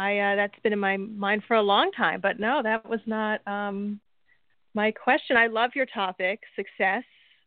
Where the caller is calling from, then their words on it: New Jersey, United States; I'm calling from New Jersey.